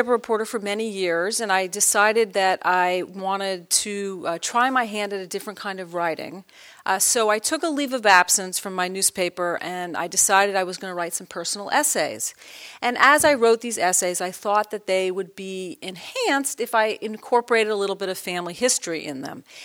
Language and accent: English; San Francisco, California, United States; I grew up in San Francisco, and as many of you may or may not know, when you're a San Franciscan, you generally sort of look down on Los Angeles.